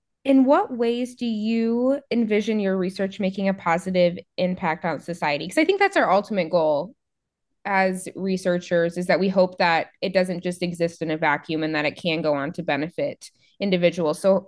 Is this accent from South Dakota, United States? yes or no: yes; South Dakota, United States; which granted I'm only from South Dakota, so it's not like I had never been to Iowa